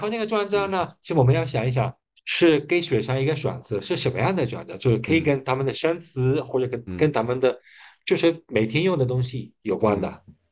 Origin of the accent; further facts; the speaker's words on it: Galicia, Spain; 地方，来自西班牙、加利西亚